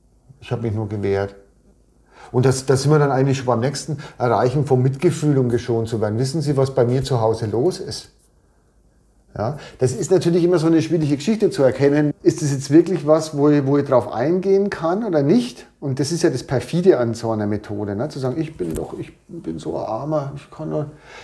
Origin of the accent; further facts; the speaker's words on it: Bavaria, Germany; Mir persönlich, als Franke, fällt es natürlich schwer, aber auch mal länger zu schweigen.